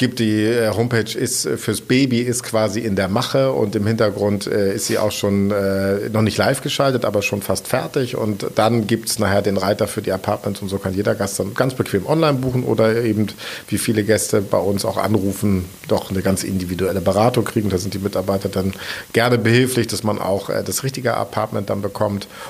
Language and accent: German; Wesselburen, Schleswig-Holstein, Germany; also born or lived in Heide; Nordfriese. Das ist ja immer vielen wichtig. Mir ehrlich gesagt nicht, aber ich sage es trotzdem immer, geboren in Heide, aufgewachsen in der Hebbelstadt Wesselburen und Abitur gemacht in dem wunderschönen Kurort Büsum